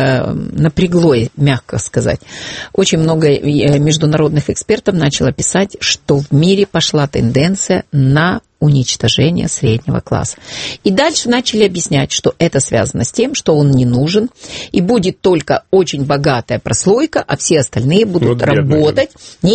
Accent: Zaporizhzhia, Zaporizhzhia Oblast, Ukraine; Ну, вот я выросла в Запорожье в русскоязычной семье.

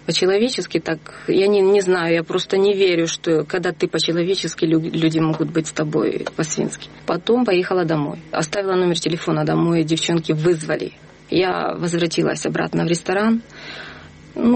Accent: Ukraine; И вот смотрите, вот я с Украины.

